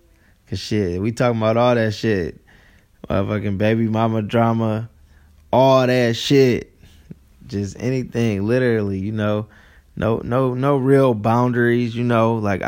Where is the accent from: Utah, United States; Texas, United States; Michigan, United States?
Michigan, United States; Ann Arbor; But shit, I'm from Ann Arbor, Michigan.